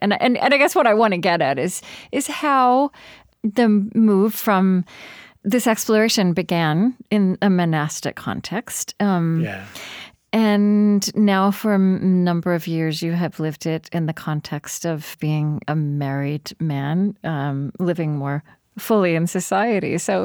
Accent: United States; you are British, I'm American, we're both white Western people

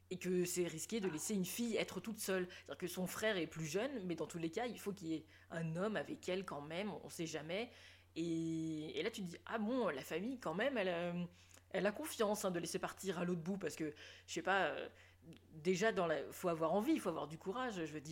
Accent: France; Mais nous, en tant que français

